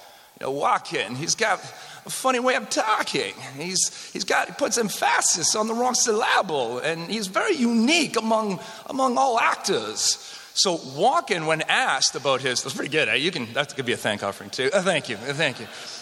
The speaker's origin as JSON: {"language": "English", "region": "Western Canada", "country": "Canada", "tie": "born or raised there", "said": "I grew up in Western Canada"}